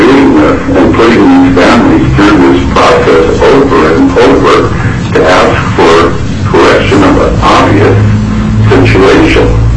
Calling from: Anchorage, Alaska, United States; I'm calling from Anchorage

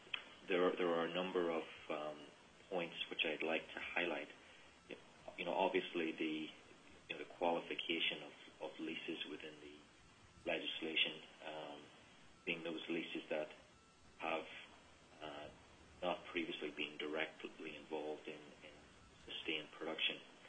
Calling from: Singapore; I'm calling in from Singapore this morning

